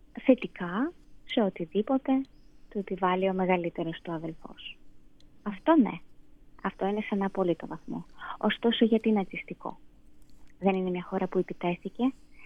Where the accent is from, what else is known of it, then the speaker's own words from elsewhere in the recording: Kyiv, Ukraine; Greek is a second language; όταν γεννήθηκα και μεγάλωσα στο Κίεβο, τότε, λόγω του καθεστώτος, η επίσημη γλώσσα ήταν τα ρώσικα. Δηλαδή, ακόμα και στο σχολείο, νηπιαγωγείο, δημοτικό και μετά γυμνάσια, λύκεια, εμείς μιλούσαμε στα ρώσικα